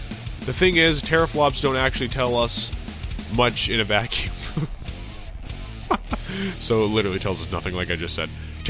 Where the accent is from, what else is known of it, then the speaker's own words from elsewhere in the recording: Canada; because I'm Canadian.